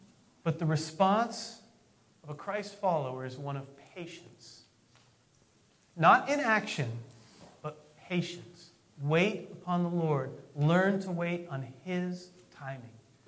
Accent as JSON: {"language": "English", "region": "California", "country": "United States", "said": "I'm from Southern California. I've been through a few earthquakes and rollers."}